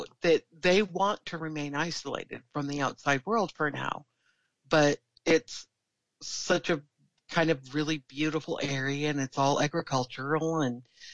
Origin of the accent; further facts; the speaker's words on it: United States; they don't judge me because I'm an American.